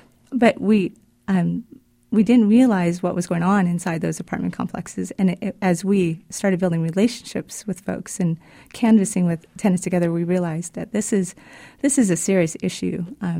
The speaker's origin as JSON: {"language": "English", "town": "Fresno", "region": "California", "country": "United States", "tie": "born or raised there", "said": "My husband, Greg, and I grew up in Fresno"}